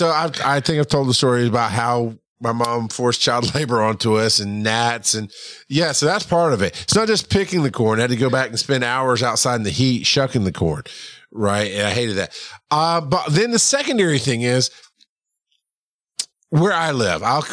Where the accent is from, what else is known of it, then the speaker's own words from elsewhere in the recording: Farmville, Georgia, United States; But oddly enough, growing up in Farmville, basically, where in South Georgia, where I grew up, was all farmers